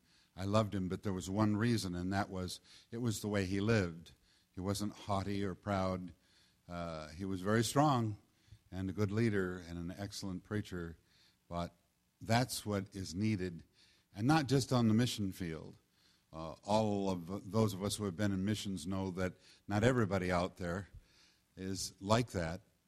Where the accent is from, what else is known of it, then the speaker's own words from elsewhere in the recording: England, United Kingdom; I'm an Englishman